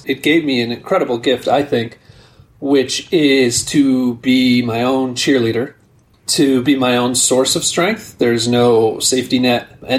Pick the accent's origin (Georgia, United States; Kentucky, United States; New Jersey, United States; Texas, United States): New Jersey, United States; Newark; born there; I was born in Newark, New Jersey. A lot of people know it because of the airport.